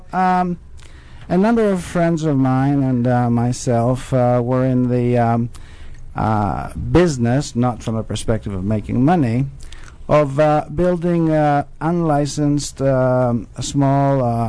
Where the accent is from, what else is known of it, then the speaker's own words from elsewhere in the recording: Athens, Attica, Greece; The time that I was growing up in Athens, Greece, when you're 14 years old, you don't blow your money.